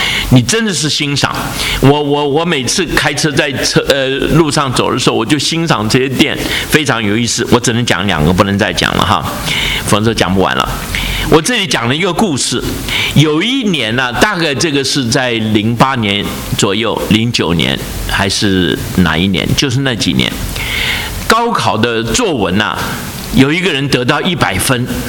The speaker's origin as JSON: {"language": "Chinese", "country": "China", "said": "你想我们中国人讲一句话叫什么？一世缘，对不对？"}